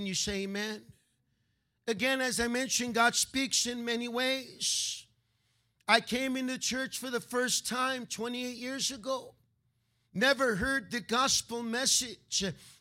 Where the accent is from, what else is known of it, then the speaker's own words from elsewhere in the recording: California, United States; I grew up in California. It was Hollywood Boulevard. It was Whittier Boulevard.